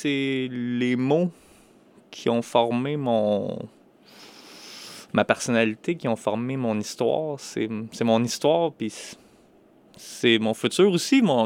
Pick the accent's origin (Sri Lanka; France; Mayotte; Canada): Canada; Quebec; Oui, ça fait là, 2 ans, puis là, 3 ans, je suis retourné pour une couple de mois.